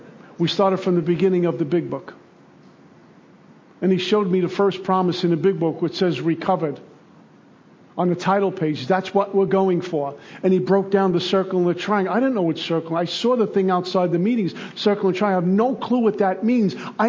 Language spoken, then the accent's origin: English; Brooklyn, New York, United States; Because my version of courage growing up in Brooklyn is, you don't tell anyone anything, that means you're tough.